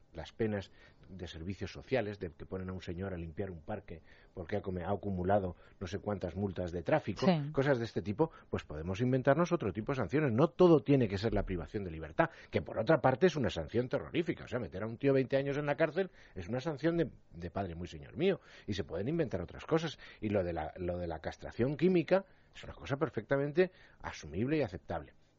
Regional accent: Spain; como los españoles

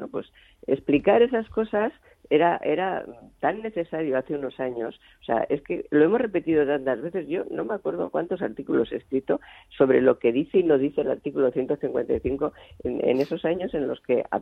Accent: Spain

